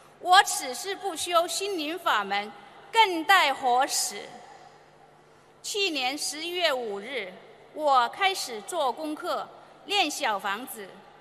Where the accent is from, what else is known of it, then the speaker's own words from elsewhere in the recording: Taiwan; 我来自台湾